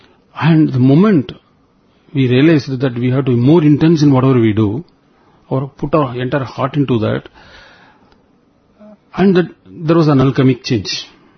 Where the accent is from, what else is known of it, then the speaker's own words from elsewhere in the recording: Chembur, Maharashtra, India; And we are from Chembur, that's why we added Chembur Dust.